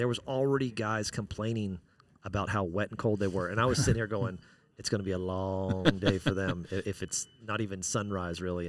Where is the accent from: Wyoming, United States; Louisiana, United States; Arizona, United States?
Wyoming, United States; I was born and raised in Wyoming. Grew up on ranches.